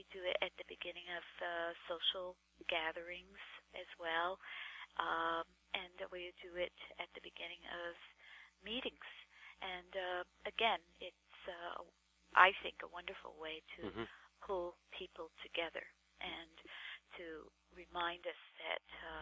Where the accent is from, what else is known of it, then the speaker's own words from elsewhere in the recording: New York, United States; You mentioned Long Island earlier. I grew up there. I attended school on Long Island, and I went back to Long Island to teach school for a few years.